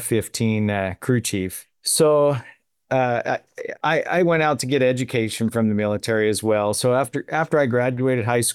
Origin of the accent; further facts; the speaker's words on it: Puyallup, Washington, United States; Okay, sure. I grew up here in Washington, Puyallup, Washington. And pretty much have lived here my entire life with the exception of military service.